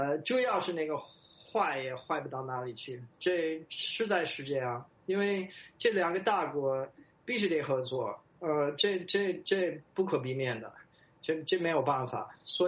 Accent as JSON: {"language": "Chinese", "country": "United States", "also_born_or_lived": "China", "second_language": "Chinese", "said": "我们就是美国人受教育是你批评一个东西是因为你很喜欢它"}